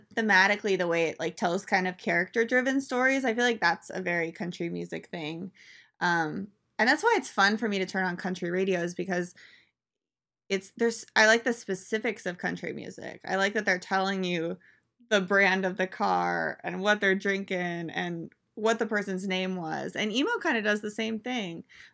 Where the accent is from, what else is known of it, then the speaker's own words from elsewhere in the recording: Colorado, United States; I mean, I grew up with country music on the radio because I grew up in Colorado